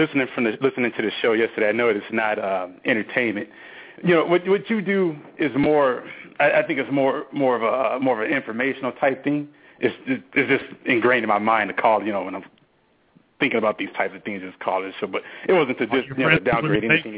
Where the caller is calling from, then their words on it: Lansing, Michigan, United States; calling from Lansing, Michigan.